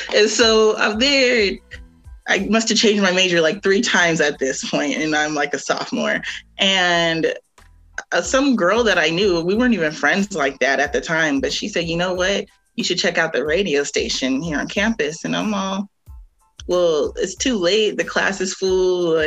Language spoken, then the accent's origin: English; Stockton, California, United States; I'm from Stockton, California. Shout out to the 209.